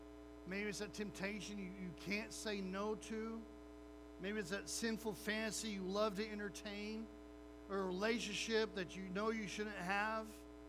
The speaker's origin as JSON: {"language": "English", "region": "Oklahoma", "country": "United States", "tie": "born or raised there", "said": "Growing up in Oklahoma, we went to Turner Falls Youth Camp."}